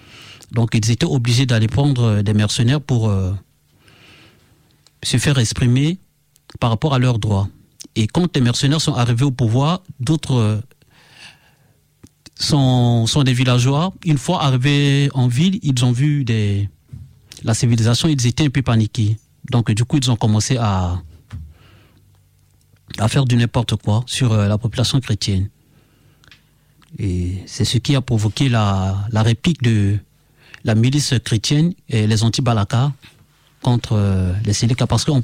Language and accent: French; Central African Republic; now in France; chez nous, en Centrafrique, les chrétiens sont des bantous.